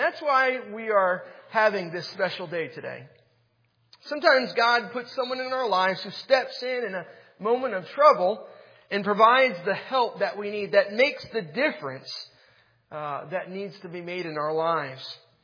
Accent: Chantilly, Virginia, United States; born or raised there

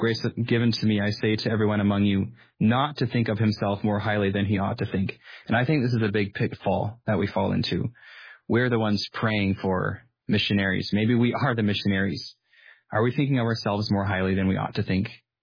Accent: Austria; English is a second language; moved away as an adult; now in United States; I grew up in Austria. When I was 19, I came to BJU as a student.

